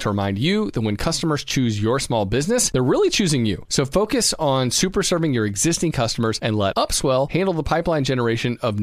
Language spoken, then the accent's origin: English; Georgia, United States; And like you said, we're from Georgia. We like peaches, of course.